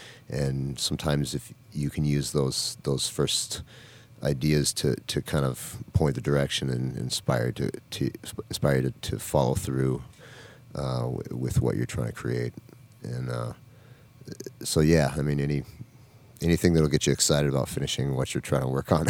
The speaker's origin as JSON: {"language": "English", "region": "Minnesota", "country": "United States", "tie": "born or raised there", "said": "Growing up in Northwest Minnesota, pretty rural and detached from the world."}